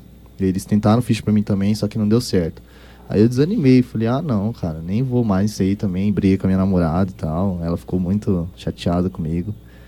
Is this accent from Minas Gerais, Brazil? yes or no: no; Campo Grande, Mato Grosso do Sul, Brazil; now in Dourados, Brazil; Sou de Campo Grande.